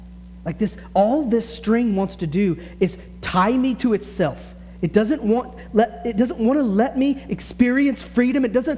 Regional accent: Texas, United States; Like, I grew up in Texas where there wasn't a lot of wind

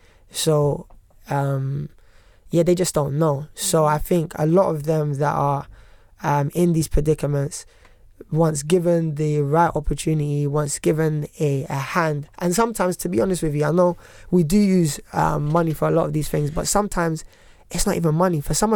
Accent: Peckham, London, United Kingdom; I grew up in Peckham.

